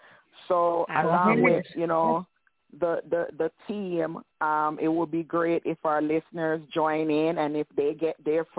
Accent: Jamaica; Because I know a lot of us growing up in Jamaica, a lot of us probably walk barefoot many a time.

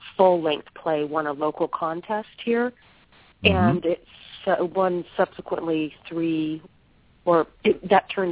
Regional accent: Oregon, United States; I moved back up to the Northwest. I'm from Oregon, and I was very homesick when I lived in Los Angeles

